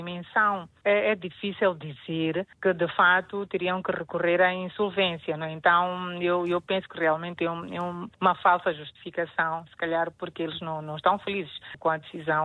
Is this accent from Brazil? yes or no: no; Mozambique; para nós isso, como moçambicanos